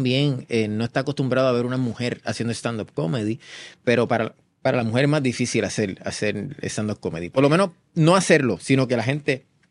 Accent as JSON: {"language": "Spanish", "country": "Puerto Rico", "said": "nosotros como puertorriqueños lo tenemos."}